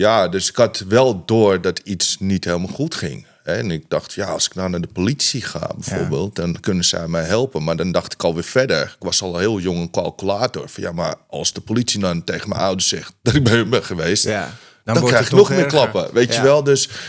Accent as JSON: {"language": "Dutch", "town": "Amsterdam", "region": "North Holland", "country": "Netherlands", "tie": "born or raised there", "said": "Ah ja, ik ben een Amsterdammer. En ik was van het centrum, daar woonde ik bij Kattenburg, bij het Scheepvaartmuseum. Ja. Ben ik toen verhuisd met mijn moeder naar Amsterdam-Noord."}